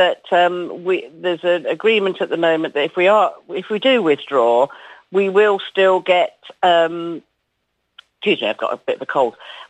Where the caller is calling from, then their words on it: England, United Kingdom; from Mercia here.